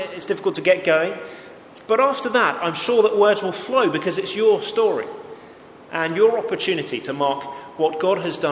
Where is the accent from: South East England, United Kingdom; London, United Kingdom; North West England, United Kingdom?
London, United Kingdom; at church where I grew up in London.